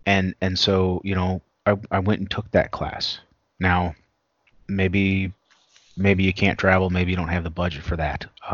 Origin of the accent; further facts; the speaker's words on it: Missouri, United States; it hit my home state and the town I was in Missouri